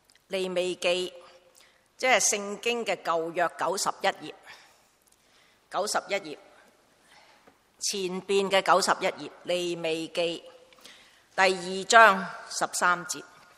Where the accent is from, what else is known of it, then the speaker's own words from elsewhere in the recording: China; 我哋中国人就唔兴用呢啲啦